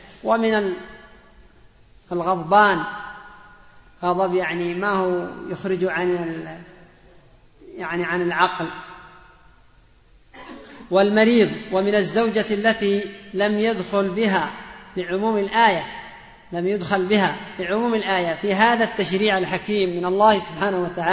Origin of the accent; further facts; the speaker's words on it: Yemen; وهذه مشكلة ثانية عندنا في اليمن